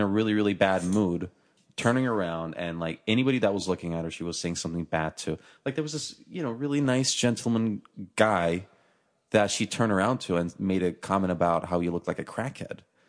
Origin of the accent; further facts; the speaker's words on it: Turkey; I'm for sure going to buy the house that I grew up in Turkey, in the apartment complex that I was raised in.